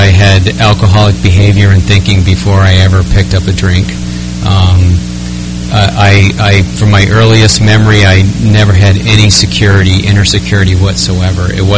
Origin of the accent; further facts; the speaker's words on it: Westfield, Massachusetts, United States; I was born and raised in Westfield, Massachusetts, and a proud member of the Holyoke Group, which meets on Thursdays and Sundays.